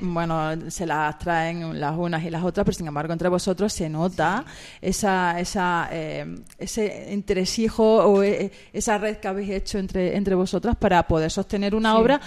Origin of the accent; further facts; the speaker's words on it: Extremadura, Spain; soy extremeña.